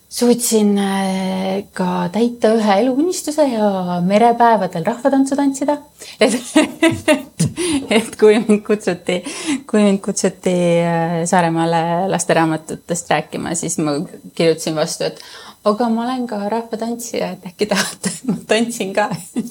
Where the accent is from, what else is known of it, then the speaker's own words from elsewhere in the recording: Noarootsi, Lääne County, Estonia; kui ma ise olen ka Noarotsist pärit, et siis mul ei ole seda mingit suure linna igatsust või nii.